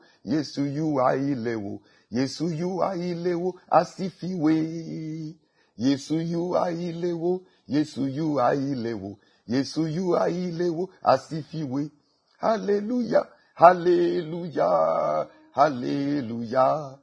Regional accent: Ghana; Let me now tell you about my own hometown. I will not mention. I'm from the Volta region. Now that part is called Oti. Oti region.

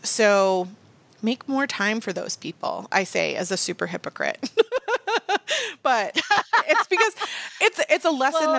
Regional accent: Virginia Beach, Virginia, United States; Like, I grew up in Virginia Beach and I don't like it.

